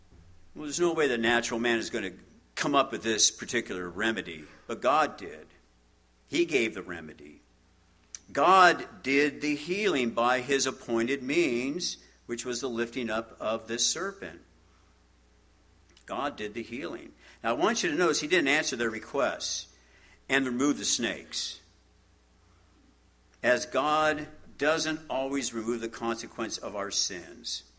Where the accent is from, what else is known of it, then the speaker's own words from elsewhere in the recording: Garden Grove, California, United States; I grew up in Garden Grove. It's not that where I live right now isn't very far from where I grew up